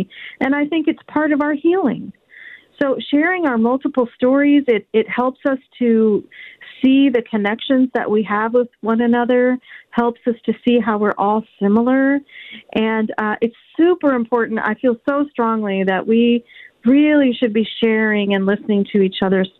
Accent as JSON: {"language": "English", "country": "India", "lives_now": "United States", "said": "here I was obviously from India, but living in America."}